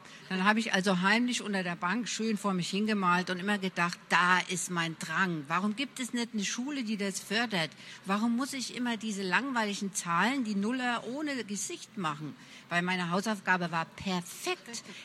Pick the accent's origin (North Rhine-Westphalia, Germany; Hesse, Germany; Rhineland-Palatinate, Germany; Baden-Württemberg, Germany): Hesse, Germany; Bad Nauheim; born there; now in Franconia, Germany; Ich bin geboren in Bad Nauheim in Hessen, aber ich lebe schon lange im schönen Frankenland zwischen Würzburg und Nürnberg in der Pampas, in einem idyllischen Dörfchen.